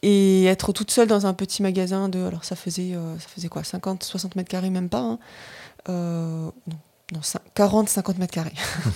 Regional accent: Toulouse, Occitanie, France; moi, je suis de Toulouse de base, donc revenir à Toulouse, ça m'allait très bien aussi

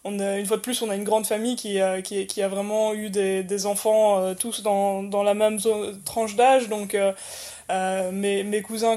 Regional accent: Wallonia, Belgium; now in Brussels, Belgium; j'ai 34 ans, je suis belge et je suis pilote de course pour les Iron Dames. Je vis à Bruxelles depuis 15 ans et je suis originaire de la région liégeoise en fait, la région francophone en Belgique.

